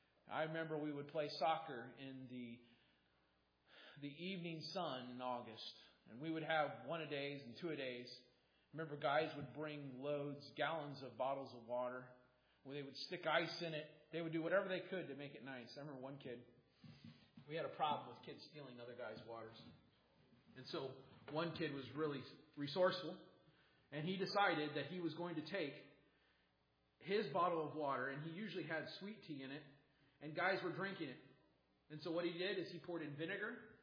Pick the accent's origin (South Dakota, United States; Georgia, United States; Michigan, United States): Michigan, United States; I remember growing up in Michigan, and one of the things I loved about Michigan was its natural resources.